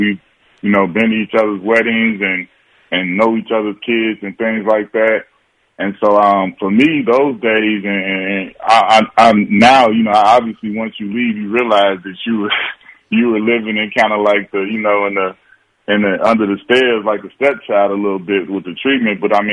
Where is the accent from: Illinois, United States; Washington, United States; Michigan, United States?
Illinois, United States; Chicago; As you know, me as an athlete, I'm not aware of that because I'm from Chicago.